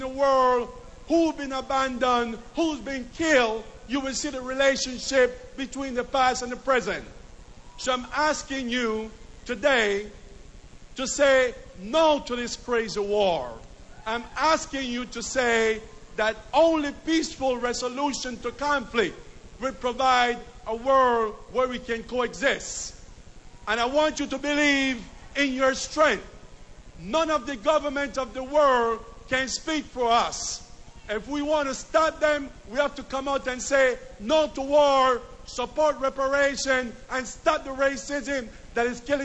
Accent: Panama; I'm from a country named Panama. We were invaded. I'm from Central America and we know what military occupation is.

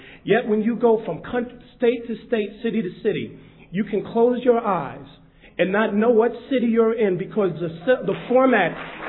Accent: San Francisco, California, United States; I'm from the San Francisco, Oakland Bay Area. I came up here because you're not having the hearings down in the Bay Area

